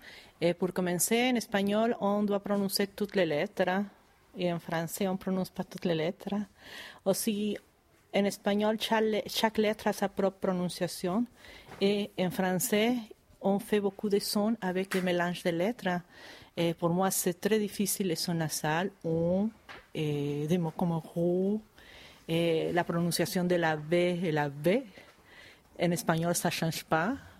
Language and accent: French; Mexico City, Mexico; first language Spanish; French is a second language; Je viens du Mexique, je suis née dans la ville de Mexico, la capitale du Mexique.